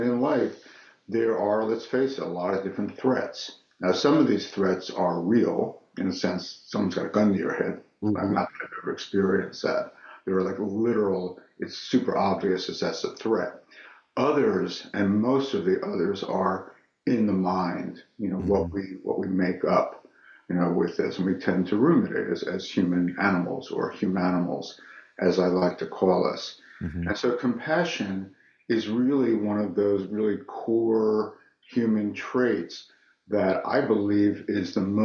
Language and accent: English; New Jersey, United States; now in San Francisco, United States; Yeah. I'm actually from New Jersey. And I know it's hard to tell because I don't really have an East Coast type of personality. I've been in California a long time.